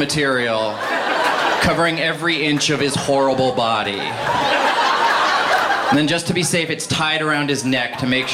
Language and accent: English; East Coast, United States; now in Los Angeles, United States; I'm from the East Coast originally. I live in Los Angeles now.